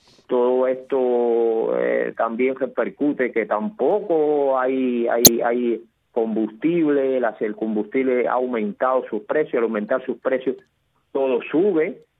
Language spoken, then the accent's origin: Spanish; Cuba; porque todo sube cuando hay estas situaciones que estamos viviendo los cubanos